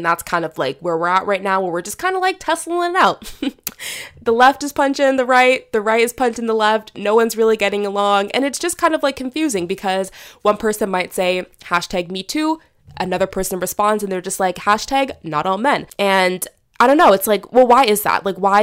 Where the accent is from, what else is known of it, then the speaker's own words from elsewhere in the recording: Canada; I'm from Canada